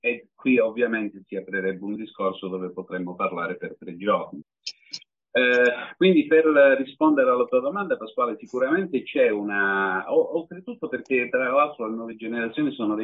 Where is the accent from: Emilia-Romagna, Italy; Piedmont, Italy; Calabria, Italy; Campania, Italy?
Calabria, Italy; Catanzaro; io parlo per me perché sono di Catanzaro, che è una piccola realtà